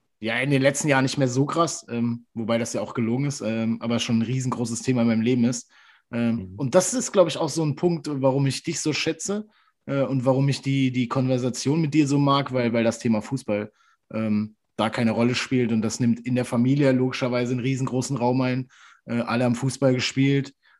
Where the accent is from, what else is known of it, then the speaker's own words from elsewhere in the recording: Baden-Württemberg, Germany; als Schwabe